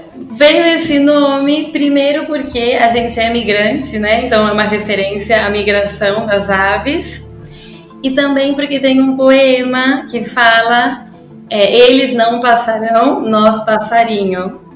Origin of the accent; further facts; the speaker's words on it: Brazil; now in Buenos Aires, Argentina; somos brasileiros residentes em Buenos Aires, brasileiros e brasileiras.